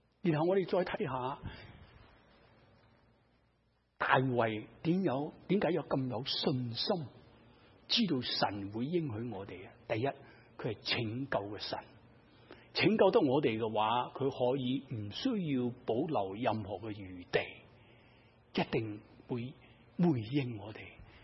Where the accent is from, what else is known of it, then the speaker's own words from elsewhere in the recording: China; 古代好似我哋中国人系为农嘅